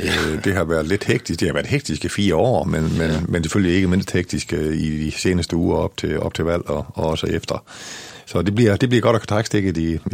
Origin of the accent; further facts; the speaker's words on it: Nørhed, Central Denmark Region, Denmark; Jeg er født på Nørhed, ude tæt på Nørhed, Tørstentral, derude, ja, Dangrønt.